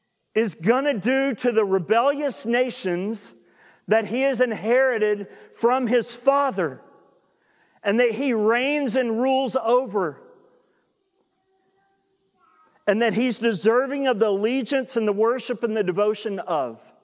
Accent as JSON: {"language": "English", "region": "Oklahoma", "country": "United States", "said": "And I'm from Southwest Oklahoma, okay?"}